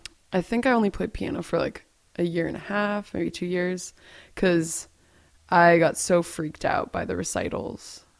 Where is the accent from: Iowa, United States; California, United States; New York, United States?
California, United States; Palo Alto; I grew up in Palo Alto, which she might know of from Facebook. It's where Facebook was created.